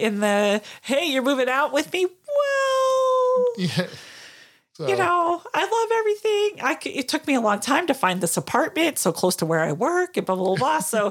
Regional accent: New York, United States; Yeah, I'm a New Yorker.

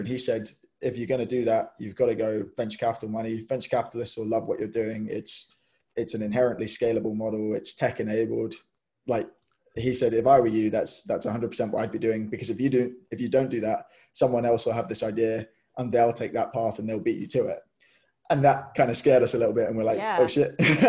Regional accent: United Kingdom; especially as British entrepreneurs. We're generally quite modest, I want to say, and overly sort of humble.

